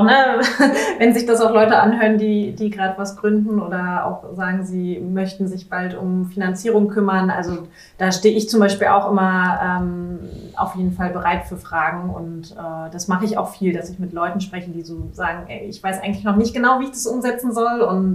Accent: Mecklenburg-Vorpommern, Germany; desto mehr zieht mich das dann auch wieder so in meine Heimat zurück. Und ich merke dann, wie schön oder was du dann eigentlich auch in MV hast.

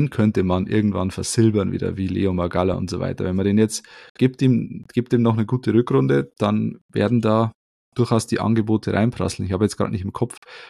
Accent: Bavaria, Germany; mit dem könnte man sich als Löwe, als Bayer grundsätzlich auch mal wieder identifizieren

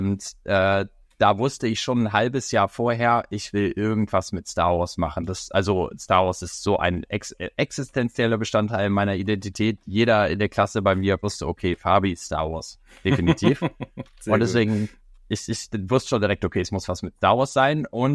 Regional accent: Hamburg, Germany; Ich komme aus Hamburg. Ich bin 22 Jahre alt.

